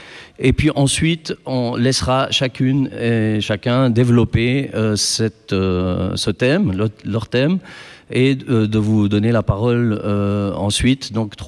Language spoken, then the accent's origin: French; Switzerland; vu que je suis suisse